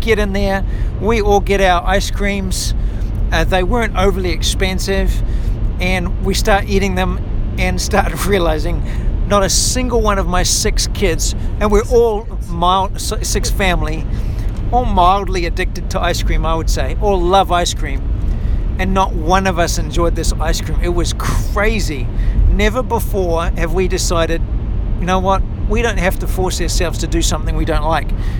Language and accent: English; New Zealand; so we come from New Zealand where 2 lanes is a big road.